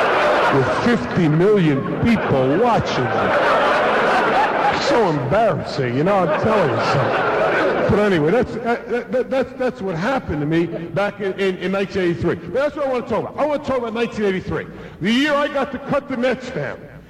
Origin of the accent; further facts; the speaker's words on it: Queens, New York, United States; He's from Brooklyn, New York, and right, I'm from Queens. There's two city kids.